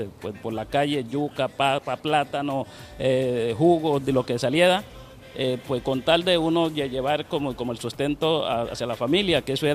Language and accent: Spanish; Venezuela; now in Cúcuta, Colombia; yo salí de Venezuela, pues me sacaron acá hasta Cúcuta, por el documento que no los tenía allá en ese país, y pues me quedé aquí como un emigrante prácticamente